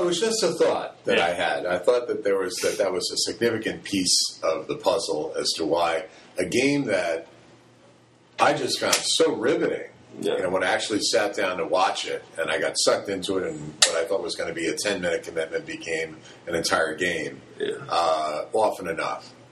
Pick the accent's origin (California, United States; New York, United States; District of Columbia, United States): New York, United States; sorry, I'm from the New York area